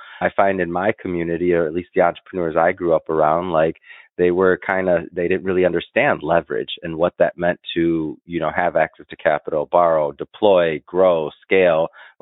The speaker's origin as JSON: {"language": "English", "town": "Detroit", "region": "Michigan", "country": "United States", "tie": "born or raised there", "said": "growing up in Detroit, you know, Southwest side, I mean, Detroit, and, you know, Cass Tech, and went to Michigan State."}